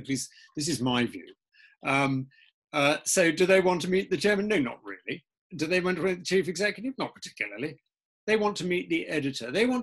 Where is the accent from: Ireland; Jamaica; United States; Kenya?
Kenya; I was brought up in Kenya, so I'm reasonably well au fait with life in Africa.